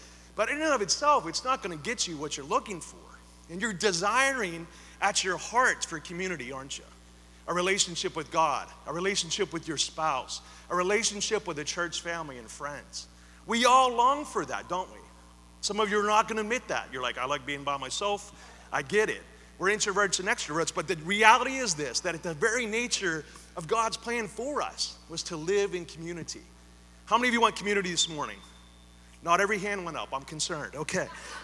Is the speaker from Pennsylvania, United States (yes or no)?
yes; Beaver Falls, Pennsylvania, United States; I grew up in Beaver Falls, PA. Some of my friends were caught up in some really tough stuff.